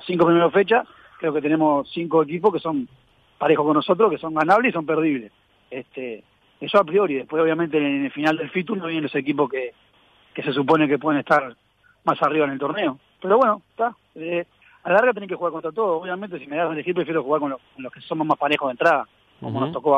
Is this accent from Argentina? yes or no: yes; Buenos Aires Province, Argentina; todos los que somos de Goes